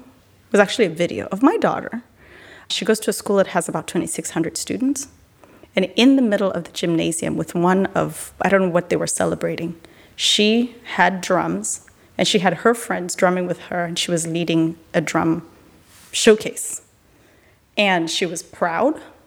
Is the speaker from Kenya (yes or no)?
yes; Kenya; you're from Sudan, I'm from Kenya. You speak a different language.